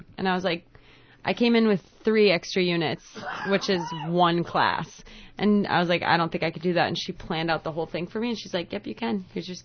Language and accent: English; Minnesota, United States; accent: Minnesota accent; I love my Minnesota accent. I'm not losing it, but I did lose it a little bit.